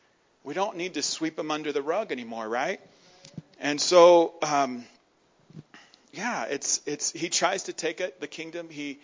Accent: Mammoth Lakes, California, United States; Because I grew up in Mammoth.

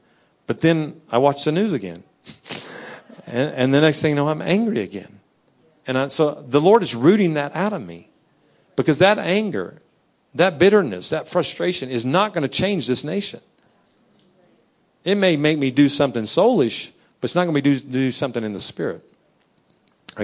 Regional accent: Louisiana, United States; Remember, I'm from Louisiana, right?

